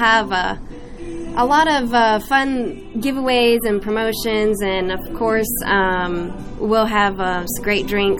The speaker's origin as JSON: {"language": "English", "region": "Ohio", "country": "United States", "lives_now": "Louisville, United States", "said": "No. I'm actually from Ohio."}